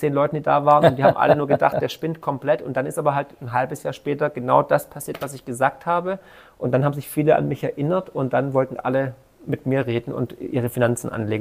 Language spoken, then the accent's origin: German; Baden-Württemberg, Germany; accent: Swabian; Dann, man hört es, ich bin Schwabe